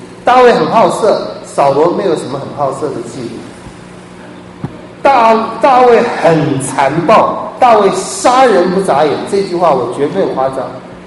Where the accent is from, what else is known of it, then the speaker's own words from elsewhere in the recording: China; 像我们中国人最容易有的偶像就是读书